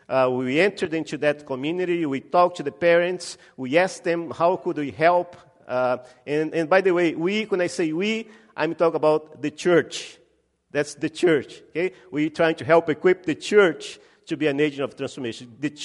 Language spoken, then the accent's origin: English; Belém, Pará, Brazil; And I come from the Amazon. The northern part of Brazil is the Amazon region. And I was born in Belém. It's a city, it's a major city in the Amazon, right on the coast, right where the Amazon River meets the ocean.